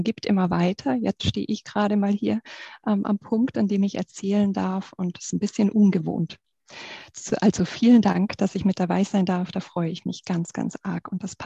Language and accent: German; Baden-Württemberg, Germany; now in Munich, Germany; Ich bin ursprünglich auf dem Land aufgewachsen, in Baden-Württemberg, und war so ein bisschen überrascht, wie klein die Häuser in München sind.